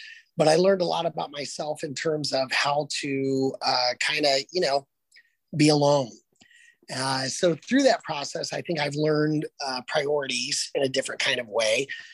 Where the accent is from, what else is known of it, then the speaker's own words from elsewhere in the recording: Lima, Ohio, United States; I'm from the Lima area originally.